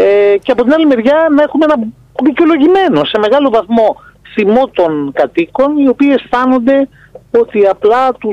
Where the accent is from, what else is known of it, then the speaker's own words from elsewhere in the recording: Peloponnese, Greece; Να σας πω εγώ στην περιοχή μου, εγώ είμαι από την Πελοπόννησο